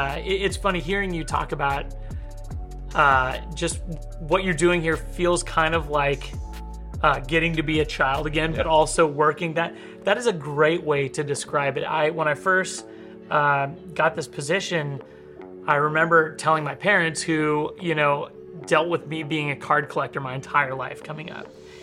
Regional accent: Topeka, Kansas, United States; I'm a Topeka guy.

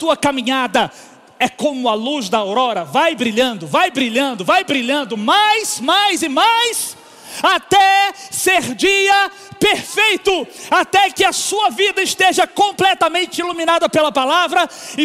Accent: Minas Gerais, Brazil; Como diz lá em Minas, na minha terra, isso é bom demais da conta.

